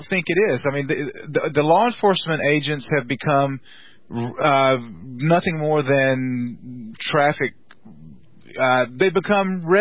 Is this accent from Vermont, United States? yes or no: no; Texas, United States; We grew up, I remember growing up in Texas, and my uncle was a DPS agent, Department of Public Safety